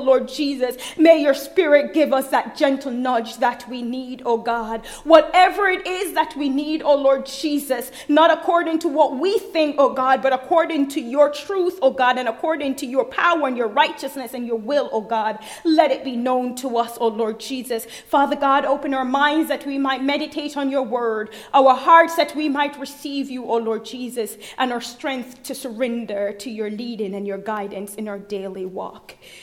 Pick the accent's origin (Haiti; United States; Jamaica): Jamaica; I mentioned that I'm Jamaican